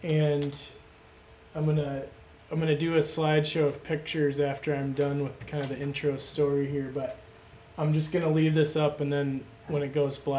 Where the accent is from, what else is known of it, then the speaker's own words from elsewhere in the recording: Minnesota, United States; accent: Minnesotan; I'm a native Minnesotan, and my voice kind of gives it, my accent gives it away. I'm told it's getting stronger all the time.